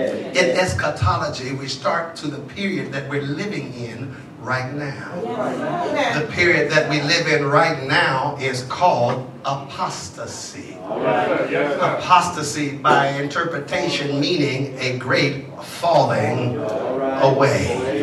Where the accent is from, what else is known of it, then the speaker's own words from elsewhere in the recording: Compton, California, United States; I told y'all I was from Compton. I told y'all that already.